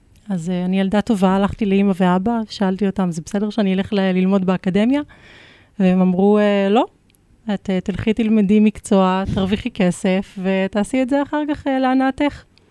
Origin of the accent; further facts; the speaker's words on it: Kiryat Tivon, Northern District, Israel; התחלתי במקלה בקריית טבעון, שם גדלתי